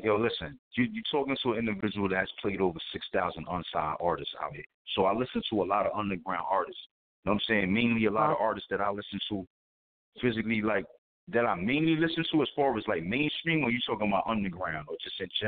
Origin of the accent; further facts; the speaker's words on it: Queens, New York, United States; because, you know, I'm from Lawson, Queens. I'm a Queens dude.